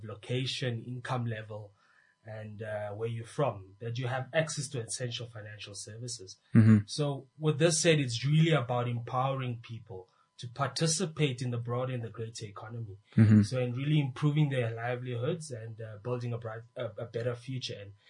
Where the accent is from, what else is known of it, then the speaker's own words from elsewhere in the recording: Windhoek, Khomas, Namibia; for those that didn't hear it. Born and bred in Windhoek